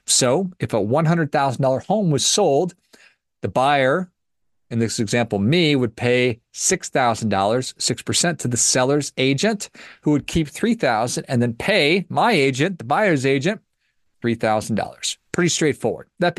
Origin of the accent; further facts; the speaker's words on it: Duluth, Minnesota, United States; a short skip and jump from my hometown of Duluth, Minnesota.